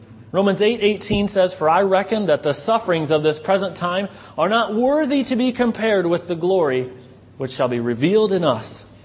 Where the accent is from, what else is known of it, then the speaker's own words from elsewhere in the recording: United States; Especially being American, I find that many times other people that I deal with are slow to move.